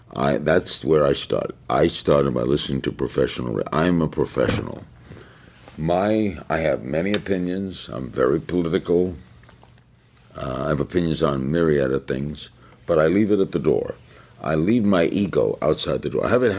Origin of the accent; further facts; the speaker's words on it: New York, United States; I grew up in New York, and I saw two faucets, two water-drinking faucets